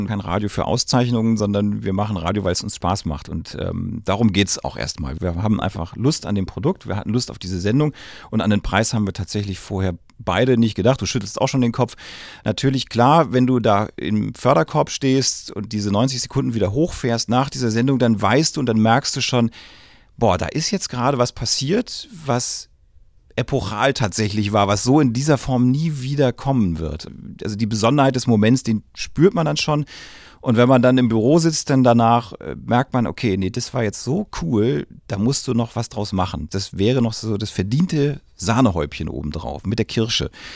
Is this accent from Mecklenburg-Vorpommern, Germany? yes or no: no; Lübeck, Schleswig-Holstein, Germany; also born or lived in Kiel / Bielefeld / Berlin; now in Ruhr area, Germany; Also ich bin eigentlich Kind des Nordens, gebürtiger Kieler, in Lübeck aufgewachsen und dann durch Stationen Bielefeld, Berlin, letzten Endes vor 15 Jahren mal hier im Ruhrpott gelandet.